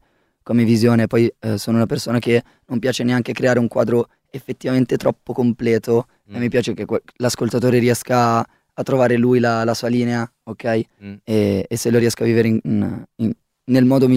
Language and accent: Italian; Lombardy, Italy; da ragazzino, provincia di Varese, stessa provincia